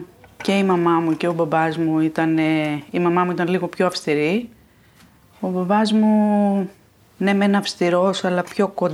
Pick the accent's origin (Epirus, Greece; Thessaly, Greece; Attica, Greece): Epirus, Greece; Kastania; Μεγάλωσα και γεννήθηκα στην Καστανιά Άρτας, σε ένα ορεινό χωριό, το 1970.